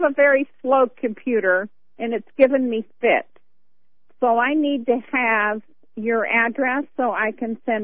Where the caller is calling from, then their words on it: Clearfield, Utah, United States; I'm fine. I'm calling from Clearfield, Utah.